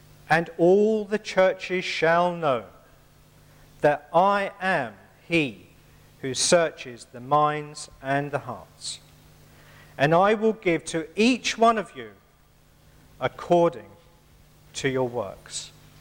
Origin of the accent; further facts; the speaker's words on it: United Kingdom; We are British. We don't talk about such things.